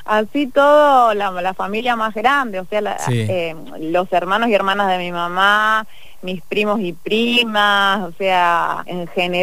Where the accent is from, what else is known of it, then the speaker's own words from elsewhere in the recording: Cipolletti, Río Negro, Argentina; yo soy de Cipolletti y hacía años que ya venía como vinculada a este proceso personal, digamos.